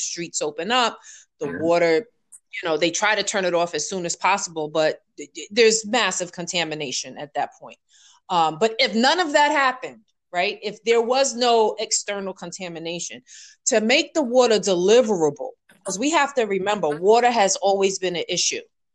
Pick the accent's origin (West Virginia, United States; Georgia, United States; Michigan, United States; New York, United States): New York, United States; Bronx; I'm from the Bronx originally, so most of us grew up with the notion that New York City has the best water, right?